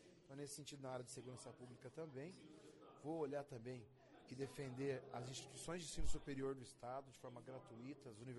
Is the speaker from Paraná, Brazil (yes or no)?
yes; Orizona, Paraná, Brazil; now in Apucarana, Brazil; Hoje eu moro em Apucarana, cidade a qual é o meu domicílio eleitoral, mas eu sou de Orizona, uma cidade pequenina, ao lado de Maringá